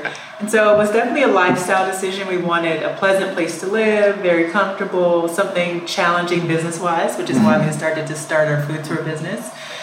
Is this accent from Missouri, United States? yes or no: yes; St. Louis, Missouri, United States; moved away as an adult; So I was born and raised in St. Louis, left when I was 18, haven't looked back since.